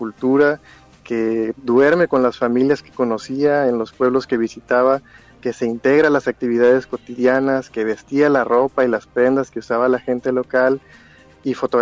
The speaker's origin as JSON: {"language": "Spanish", "country": "Mexico", "said": "un bocho es como le decimos en México a este Volkswagen clásico."}